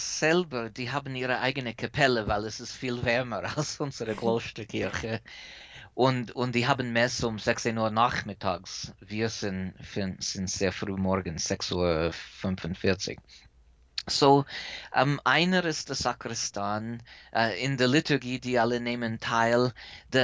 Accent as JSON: {"language": "German", "country": "United States", "second_language": "German", "lives_now": "Germany", "said": "weil ich bin Amerikaner"}